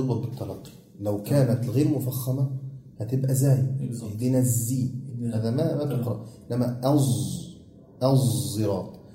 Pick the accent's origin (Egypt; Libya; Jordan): Egypt; عارفين احنا عندنا في مصر